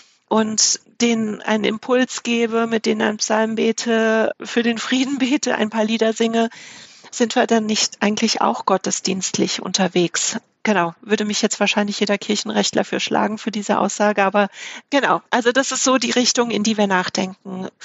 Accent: Frankfurt, Hesse, Germany; also ich komme eigentlich aus Frankfurt

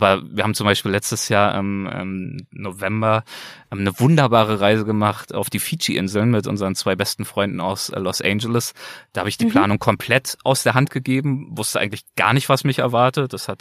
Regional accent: Berlin, Germany; ich bin behütet aufgewachsen in Berlin, Hohenschönhausen im Plattenbau.

